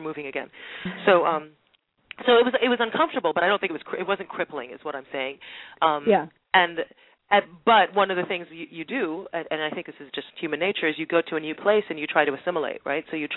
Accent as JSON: {"language": "English", "country": "Trinidad & Tobago", "tie": "born or raised there", "also_born_or_lived": "Houston, United States", "accent": "Trinidadian", "said": "my Trini accent came right back, everything, you know, just really kind of went back in. It's definitely home for me. But growing up, I you know, it was about every 2 years or so we moved. Every 2 years we'd go from Trinidad to Houston primarily"}